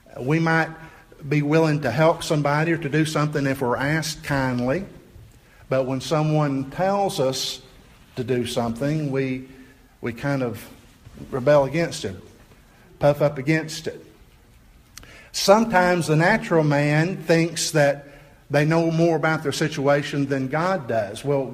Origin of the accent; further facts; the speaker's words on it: Chattanooga, Tennessee, United States; although I grew up in Chattanooga area.